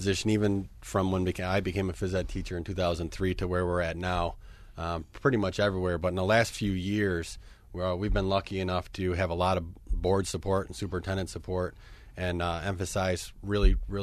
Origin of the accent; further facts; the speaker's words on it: Niagara Falls, New York, United States; now in Rochester, United States; I'm originally from Niagara Falls, but moved out to the Rochester area where I did my undergrad at Brockport State.